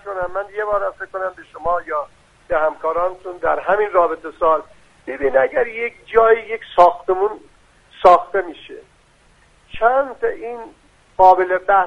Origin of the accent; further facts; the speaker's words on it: Iran; من از دلسوزی شماها تشکر میکنم به عنوان یک ایرانی